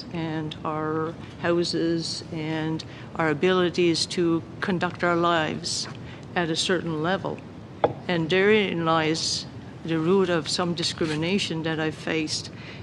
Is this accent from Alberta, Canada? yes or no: no; Newfoundland and Labrador, Canada; And we know the difference because we live in Labrador. We come from Labrador.